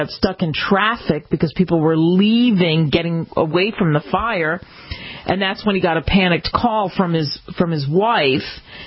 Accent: East Coast, United States; also born or lived in California; I lived in California, and not being from California, and of course growing up in the East Coast

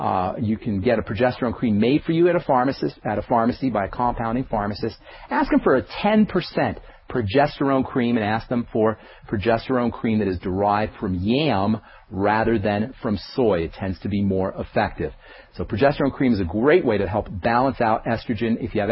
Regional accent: Trenton, New Jersey, United States; From Trenton, New Jersey. No, you never did. I don't say that too often. Trenton was a heck of a place to grow up, let me tell you, back in the 60s.

